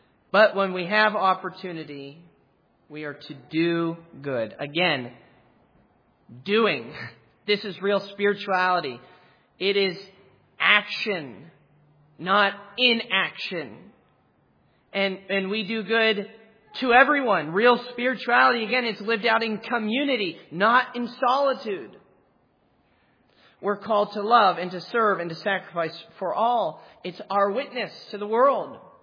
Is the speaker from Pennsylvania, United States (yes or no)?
yes; Altoona, Pennsylvania, United States; Billy Graham mentioned my hometown in his autobiography. Why? Billy Graham said about Altoona, Pennsylvania, that it was the only place in his entire career